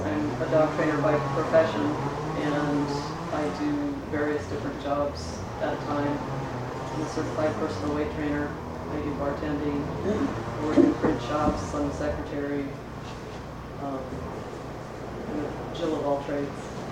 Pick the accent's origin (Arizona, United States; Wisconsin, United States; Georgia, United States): Wisconsin, United States; also born or lived in Japan / Florida; And so I was born in Wisconsin. I was in Japan until I was in first grade. And then we went to Florida. We left there when I was in third grade.